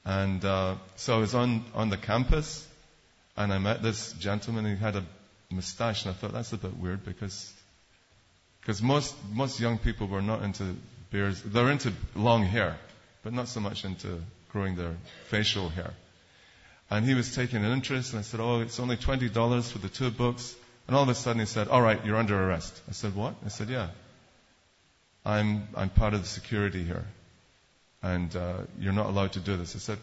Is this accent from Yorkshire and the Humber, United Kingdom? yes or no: no; Scotland, United Kingdom; I'm not even American. I'm British. I'm going to call my consulate. You're going to be in big trouble. And the guy believed me. He wasn't expecting that. And then a mad Scotsman on his hands.